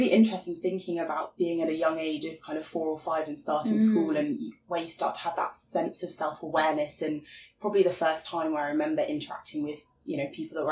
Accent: South West England, United Kingdom; So I grew up just outside of Bath and went to a quite small private primary school in a little town. I then moved sort of into another village outside of Bath, still very rural, very countryside area, and then went to the local secondary school.

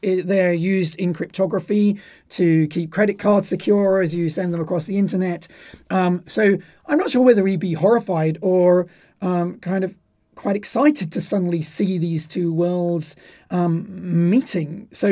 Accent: South East England, United Kingdom; my comprehensive school, not so far away from Oxford. I grew up in Oxfordshire

